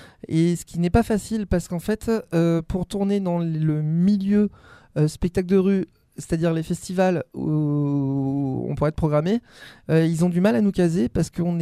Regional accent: France; On est français, hein, donc on n'a pas.

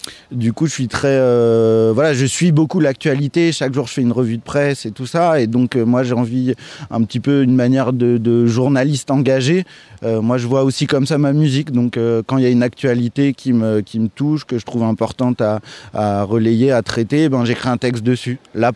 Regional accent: Paris, Île-de-France, France; parce que je suis parisien

